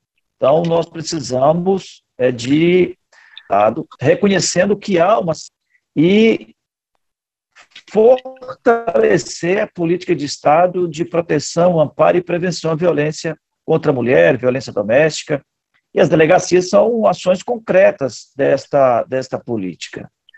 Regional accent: Minas Gerais, Brazil; Eu sou de Minas Gerais, então posso falar da realidade de Minas Gerais.

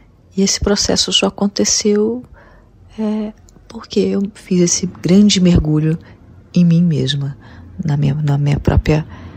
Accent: Rio de Janeiro, Brazil; born there; Rio de Janeiro, a cidade onde eu nasci, novamente perto do mar.

